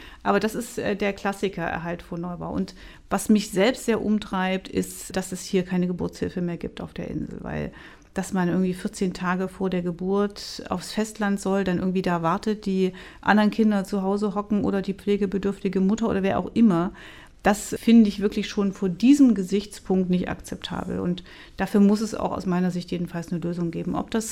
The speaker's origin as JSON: {"language": "German", "region": "Thuringia", "country": "Germany", "said": "Ich bin Thüringerin und weiß, wie das ist, wenn mitten durch den Thüringer Wald dann eine Schneise für so eine Leitung gelegt wird."}